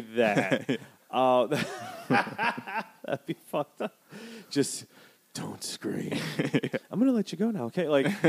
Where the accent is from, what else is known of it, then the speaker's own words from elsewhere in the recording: Wisconsin, United States; Dude, bitch, I grew up in Wisconsin.